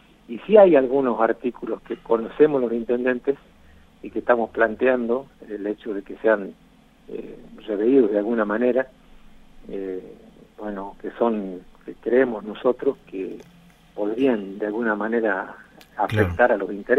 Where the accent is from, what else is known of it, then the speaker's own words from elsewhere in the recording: Argentina; No estoy hablando ya como como una cuestión partidaria, sino como argentinos